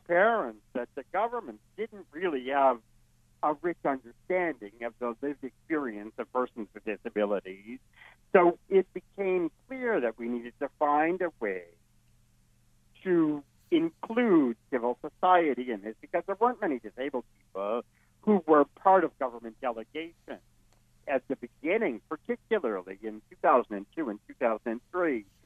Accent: Canada

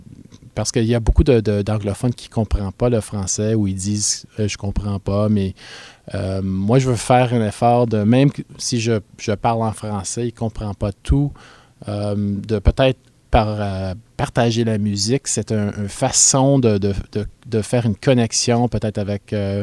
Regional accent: Toronto, Ontario, Canada; French is a second language; C'est ma deuxième langue. J'étais dans une école française à Toronto depuis la maternelle jusqu'à la troisième année.

